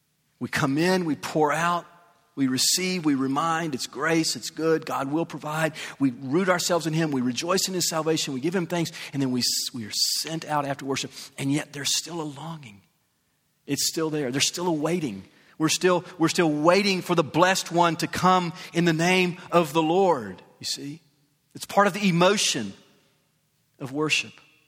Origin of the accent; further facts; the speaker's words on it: the South, United States; So I'm from the South, and I'm from this city, so I can talk about it.